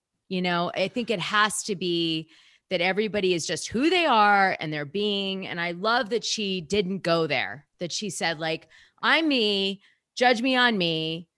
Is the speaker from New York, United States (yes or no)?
yes; Manhattan, New York, United States; I was raised in Manhattan. I went to Nightingale Bamford. I was in that social scene.